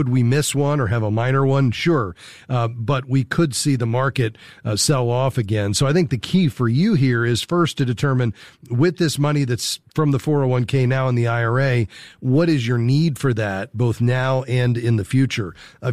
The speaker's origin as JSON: {"language": "English", "region": "Florida", "country": "United States", "said": "Yeah, I understand. I'm from South Florida, so I get that."}